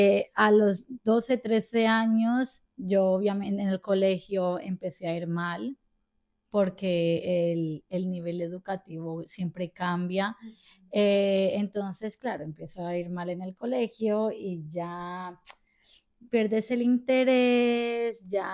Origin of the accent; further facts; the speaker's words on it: Colombia; born there; Bueno, pues yo nací en Colombia un bendecido 15 de abril de 1990 a las...